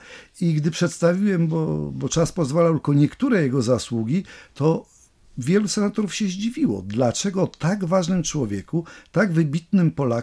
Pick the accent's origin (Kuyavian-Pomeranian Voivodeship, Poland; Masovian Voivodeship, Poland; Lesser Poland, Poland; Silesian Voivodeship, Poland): Kuyavian-Pomeranian Voivodeship, Poland; Tuchola; dlatego że ja jestem z Tucholi, to on przyjeżdżał tam często